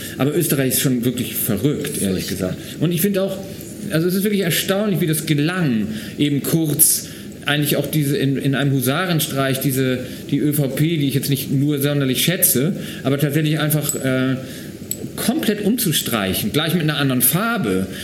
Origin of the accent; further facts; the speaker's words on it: Germany; now in Austria; Und wie es mir so als Piefke geht, wie ich hier drauf schaue, da bin ich schon am Staunen ein Stück weit.